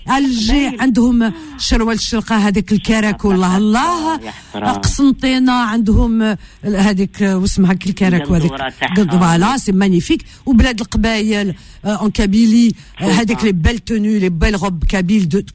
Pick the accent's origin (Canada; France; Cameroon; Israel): France; Paris, Île-de-France; parce que j'ai grandi à Paris.